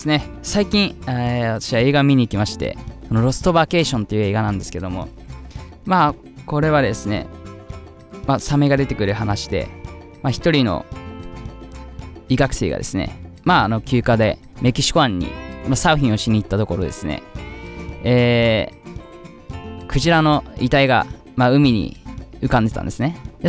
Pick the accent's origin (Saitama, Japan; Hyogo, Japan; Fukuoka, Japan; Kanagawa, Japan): Kanagawa, Japan; Kawasaki; also born or lived in Yokohama; 年齢今年30になります。私はですね、出身が神奈川の横浜で、育ちが川崎になります。で、今も川崎で住んでます。